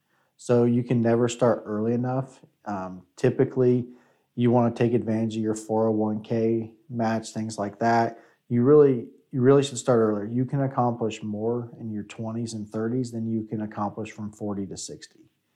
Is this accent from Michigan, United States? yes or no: no; Versailles, Ohio, United States; I'm from Versailles. I was in Troy before and I decided to come over to Minster